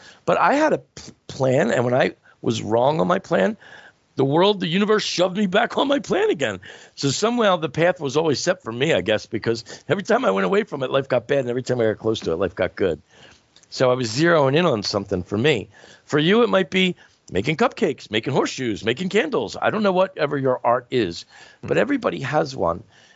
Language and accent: English; Philadelphia, Pennsylvania, United States; So I kind of had a private education, but it was in the heart of Philadelphia.